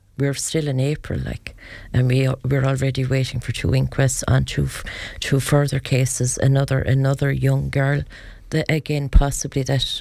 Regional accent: County Clare, Ireland; So, like, we're obviously we're going to fight for Ennis. I'm from West Clare. Opening an A&E in Nina is no good to us back in West Clare.

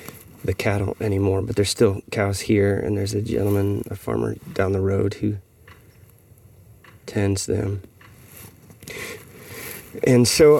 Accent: Illinois, United States; both again at the farm where I grew up in Illinois

